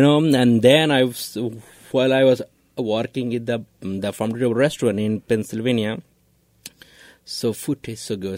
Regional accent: Bangladesh; I'm from Bangladesh.

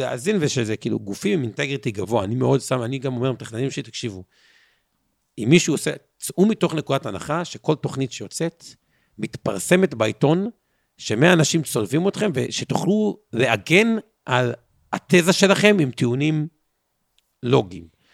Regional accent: Haifa, Haifa District, Israel; אגב אני חיפאי

